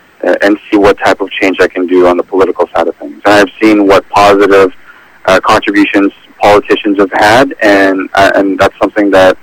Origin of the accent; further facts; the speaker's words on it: Vancouver, British Columbia, Canada; I have the ability to relate to people living here, born and raised in Vancouver